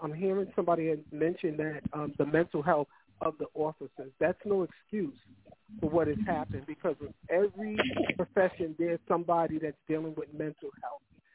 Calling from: Maryland, United States; I'm calling from Maryland.

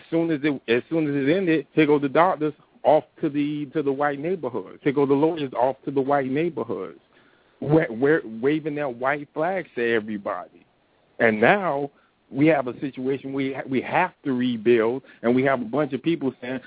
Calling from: Miami, Florida, United States; from Miami.

